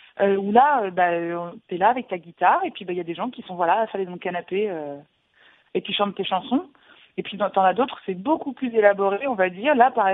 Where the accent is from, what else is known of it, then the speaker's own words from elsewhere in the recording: Lyon, Auvergne-Rhône-Alpes, France; Je suis de Lyon.